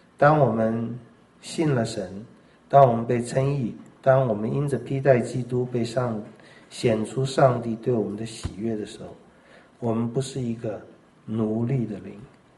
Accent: China; 他们怕没东西吃，没有安全感，这一点我们中国人很强烈。

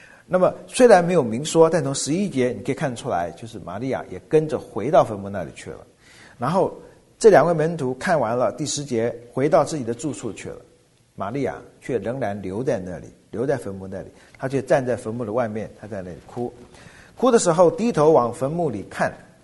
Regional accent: China; 跟我们中国人有点类似，要去捡骨头。

